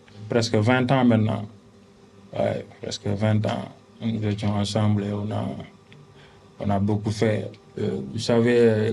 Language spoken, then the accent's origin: French; Mali; first language Bambara; Aounitché, vous dites merci, c'est en Bambara, c'est ma langue maternelle.